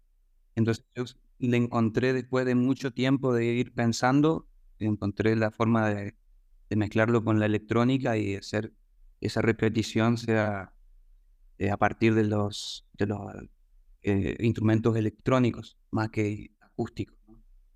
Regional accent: Corrientes, Argentina; algo que tenía cosas folclóricas, cosas de Corrientes, de donde soy o del folclore argentino

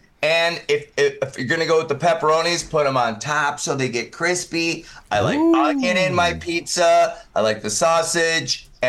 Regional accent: Twin Cities, Minnesota, United States; But so, yeah, I grew up in the Twin Cities. I was a DJ at roller skating rinks in high school

